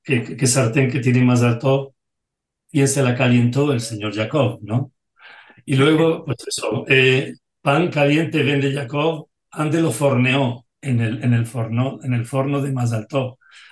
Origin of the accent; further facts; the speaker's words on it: Peñafiel, Castile and León, Spain; yo soy de Piñal de Abajo, al lado de Pesquera de Duero, Peñafiel